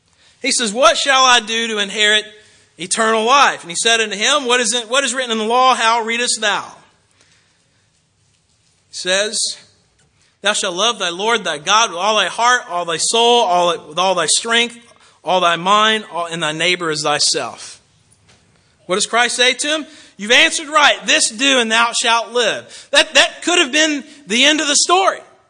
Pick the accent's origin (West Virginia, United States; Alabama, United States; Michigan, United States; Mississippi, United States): Alabama, United States; I'm from Alabama. A lot of y'all are from the South.